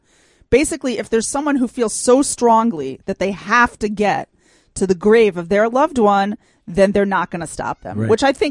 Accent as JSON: {"language": "English", "country": "United States", "tie": "born or raised there", "moved": "yes", "lives_now": "Israel", "said": "I grew up in the United States, right? And we had Memorial Day."}